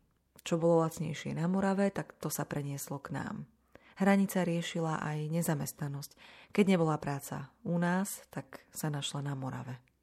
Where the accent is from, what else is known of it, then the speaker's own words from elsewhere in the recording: Skalica, Trnava Region, Slovakia; born there; Narodil som sa v Skalici. 10 rokov po prvej svetovej vojne v prvej Československej republike. Skalica to bolo vždy zaujímavé mesto. Pohraničie.